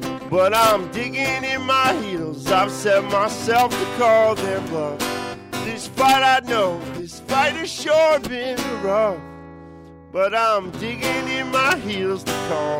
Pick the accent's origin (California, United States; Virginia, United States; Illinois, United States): Virginia, United States; Pungo; Yeah, well, I'm from here. My family's all from Pungo. Well, most of my mom's side of the family. And, I grew up here playing music in church and stuff.